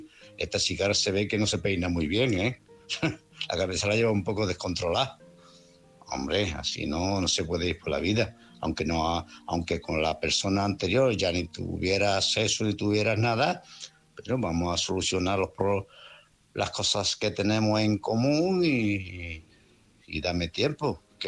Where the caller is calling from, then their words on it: Málaga, Andalusia, Spain; de Málaga.